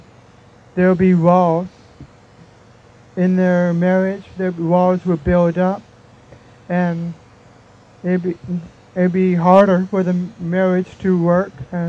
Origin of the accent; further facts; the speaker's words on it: New York, United States; now in London, United Kingdom; You know, I'm originally from New York, and people ask me, why did you move to London?